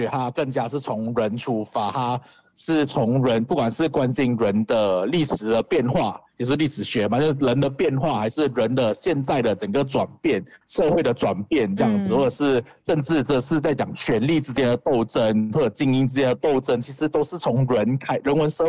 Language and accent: Chinese; Johor Bahru, Johor, Malaysia; also born or lived in Perak; 我刚才很有点比较简便的说我是新山人，可是其实我家里有很多迁移的经验，我家里是从霹雳迁移到柔佛去居住定居的